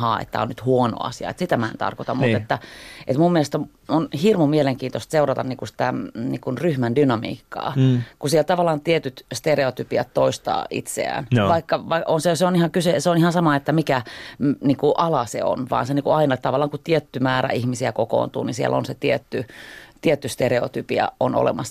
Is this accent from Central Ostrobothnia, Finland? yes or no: no; Helsinki, Uusimaa, Finland; Mä oon ihan Helsingistä kotoisin.